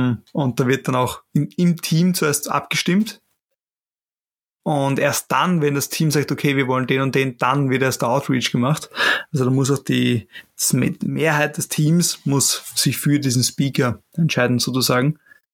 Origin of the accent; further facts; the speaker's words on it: Austria; Das wissen wir Österreicher vor allem. Ich muss auch sagen, ich habe auch einen leichten Akzent